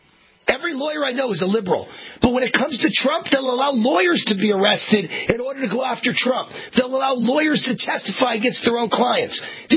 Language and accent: English; New York, United States; When I was a kid growing up in New York, man, there were lawyers that represented drug dealers